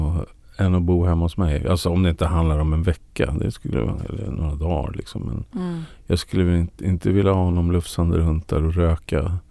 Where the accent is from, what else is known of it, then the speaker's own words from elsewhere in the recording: Sweden; jag är ju svensk.